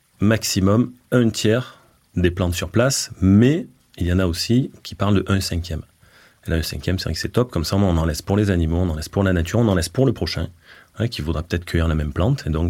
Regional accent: Marseille, Provence-Alpes-Côte d'Azur, France; au départ je venais du sud, donc de Marseille. Je suis venu en Haute-Savoie, dans les Bauges.

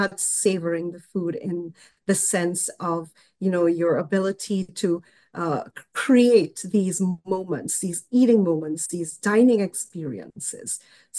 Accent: Trinidad & Tobago; I was brought up in the Caribbean, the beautiful twin islands of Trinidad and Tobago.

